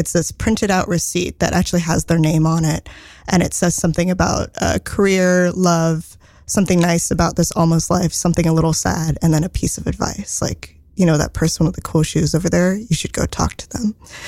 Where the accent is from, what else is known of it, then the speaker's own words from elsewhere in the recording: California, United States; born there; I was born in the Bay Area, California, in a suburb about an hour south of San Francisco.